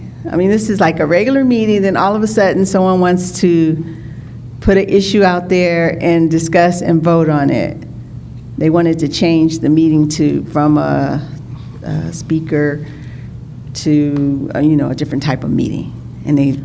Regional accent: California, United States; from California.

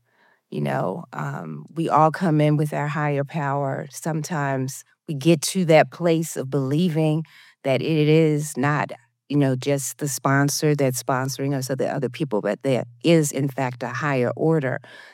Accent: Atlanta, Georgia, United States; I'm from Atlanta, Georgia.

